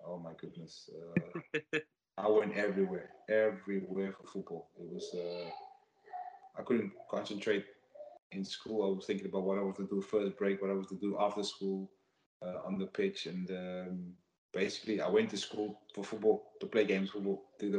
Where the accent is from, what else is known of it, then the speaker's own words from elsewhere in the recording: Cape Town, Western Cape, South Africa; the environment I grew up in South Africa and Cape Town